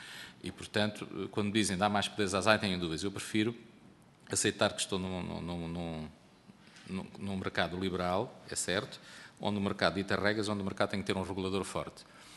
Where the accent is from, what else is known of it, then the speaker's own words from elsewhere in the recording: Viseu, Portugal; eu sou de Viseu e, portanto, eu tenho lá tudo